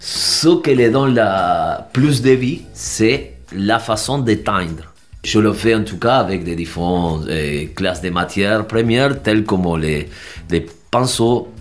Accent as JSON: {"language": "French", "country": "Argentina", "second_language": "French", "lives_now": "Salerno, Italy", "said": "Mon métier, ça vient depuis l'Argentine, c'est mon pays d'origine."}